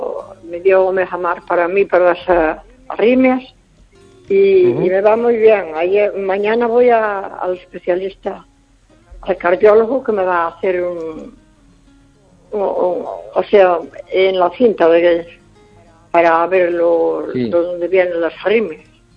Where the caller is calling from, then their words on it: Ponteareas, Galicia, Spain; de Puente Areas, sí.